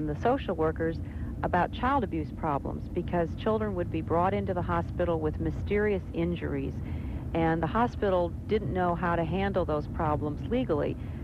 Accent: Illinois, United States; I was born and raised in Illinois, and I've just been all over the state.

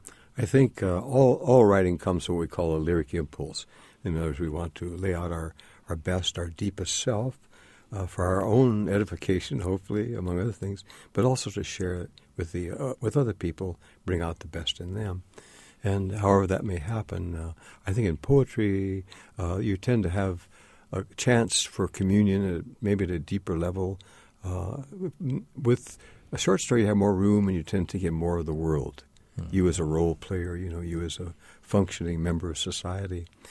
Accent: Iowa, United States; I grew up in Iowa, about 60 miles from west of the Mississippi River.

